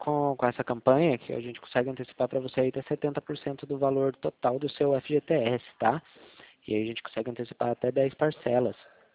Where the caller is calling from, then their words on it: Limeira, São Paulo, Brazil; Eu falo da cidade de Limeira.